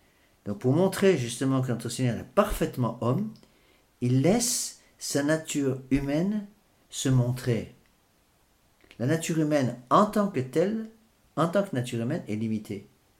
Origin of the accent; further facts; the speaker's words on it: France; on a beaucoup de mal à comprendre ça en tant que Français.